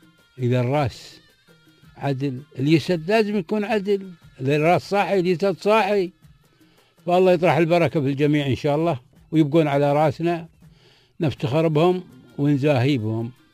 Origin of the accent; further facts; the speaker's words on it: Dubai, United Arab Emirates; احنا نتكلم عن وضعنا في دبي هنا